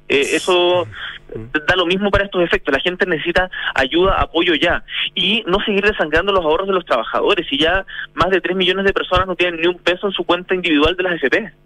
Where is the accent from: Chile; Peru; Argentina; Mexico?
Chile; el Estado somos todos los chilenos